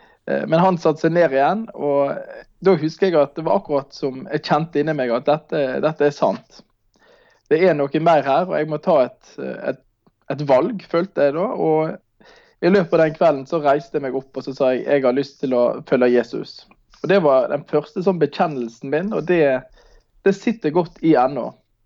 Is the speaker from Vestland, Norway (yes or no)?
yes; Manger, Vestland, Norway; det var møteveka hjemme på Manger, der jeg er fra.